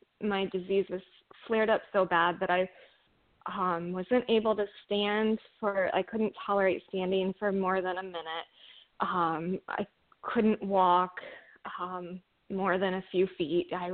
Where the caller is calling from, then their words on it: Columbus, Ohio, United States; I am calling from Columbus, Ohio, and we do not have any snow and have barely had any snow all winter.